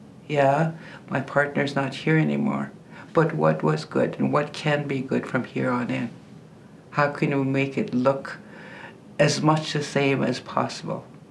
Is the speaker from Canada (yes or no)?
yes; British Columbia, Canada; that's okay. … I'm from the Nisqat Nation, Northern British Columbia.